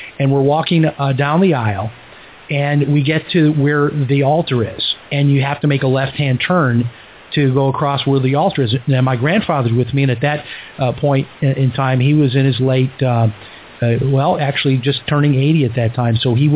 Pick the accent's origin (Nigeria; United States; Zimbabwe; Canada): United States; Chicago, Illinois; because I grew up in Chicago, and almost everybody in my neighborhood, they were Catholic.